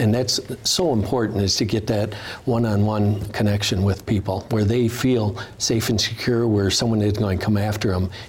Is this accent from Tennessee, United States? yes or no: no; Detroit, Michigan, United States; and I'm from Detroit